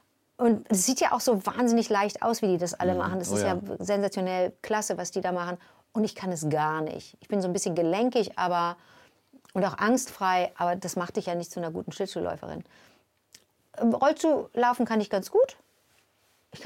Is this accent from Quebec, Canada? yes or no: yes; Montreal, Quebec, Canada; now in Germany; ich kann nicht mal das kanadische Englisch und auch nicht das kanadische Französisch. Ich bin in Montreal geboren, sprich, ich habe dieses Privileg, mit diesen beiden Sprachen groß geworden zu sein, plus dem Deutsch der deutschen Eltern.